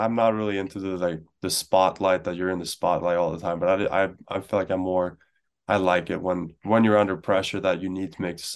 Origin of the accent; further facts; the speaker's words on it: Stockholm, Stockholm County, Sweden; I grew up in Stockholm, just